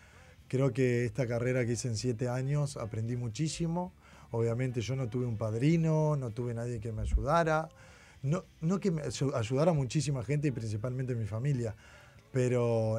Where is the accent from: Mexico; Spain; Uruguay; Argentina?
Uruguay; Piriápolis, Maldonado; born there; yo nací en Piriápolis